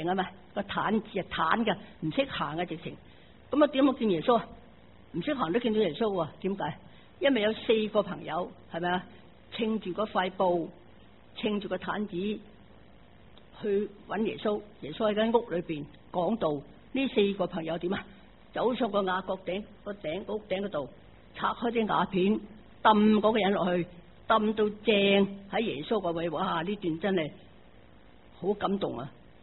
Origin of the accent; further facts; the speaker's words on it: Hong Kong; 我哋香港人好叻打签噶嘛